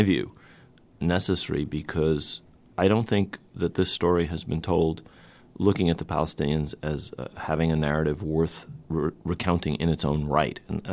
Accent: New York City, New York, United States; born there; Well, my journey to America began when I was born in New York City.

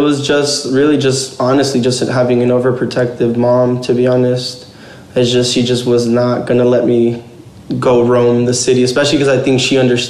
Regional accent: Pomona, California, United States; But yeah, growing up in Pomona was interesting.

